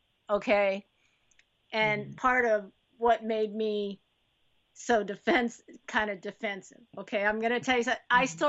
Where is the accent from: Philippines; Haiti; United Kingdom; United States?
Haiti; I don't know how to braid hair, but I've seen how it's done because I'm from Haiti.